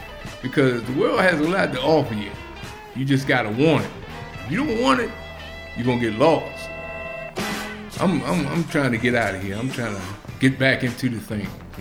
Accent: Bowie, Maryland, United States; I'm from Bowie, Maryland, born and raised.

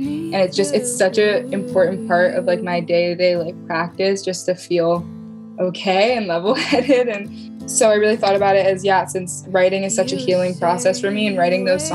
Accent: Oakland, California, United States; Yes, I grew up in Oakland.

